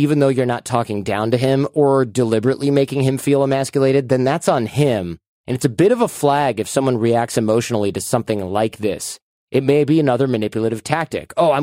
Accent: Michigan, United States; moved away as an adult; also born or lived in New York City / Los Angeles / San Francisco; When I grew up in Michigan, I was like, there's more for me out there. What am I going to do? I got a job in New York City. Then I moved to Los Angeles. Then I moved to San Francisco.

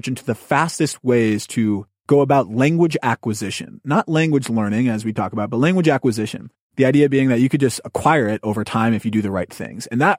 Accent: California, United States; I'm a Californian.

